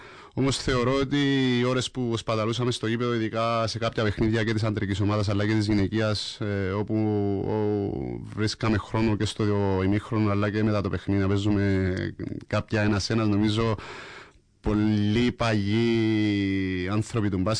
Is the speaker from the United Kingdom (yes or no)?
no; Limassol, Limassol District, Cyprus; Απλά ήθελα να επιστρέψω πίσω στη Λεμεσό, να κλείσω την καριέρα μου εκεί που ξεκίνησα, εκεί που μεγάλωσα.